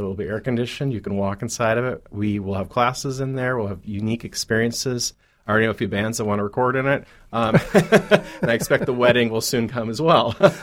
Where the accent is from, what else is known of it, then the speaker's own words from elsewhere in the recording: Minnesota, United States; and I'm originally from Minnesota, so I will do things like this.